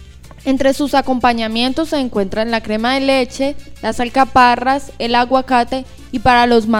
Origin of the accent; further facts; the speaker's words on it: Colombia; La gastronomía típica es parte de nuestra identidad como colombianos.